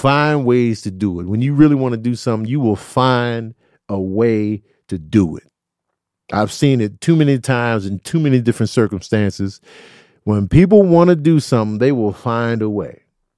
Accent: Chicago, Illinois, United States; I was privileged to be speaking from an urban vantage point. I grew up in Chicago, you know what I'm saying?

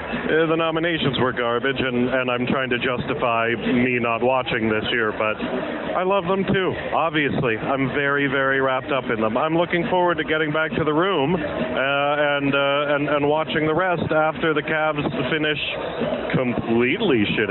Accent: Pittsburgh, Pennsylvania, United States; but hey, I'm from Pittsburgh, so there's some implicit bias there.

